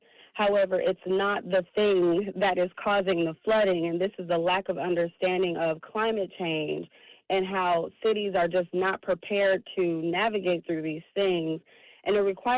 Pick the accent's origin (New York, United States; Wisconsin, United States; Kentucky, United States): Wisconsin, United States; Milwaukee; I am from Milwaukee.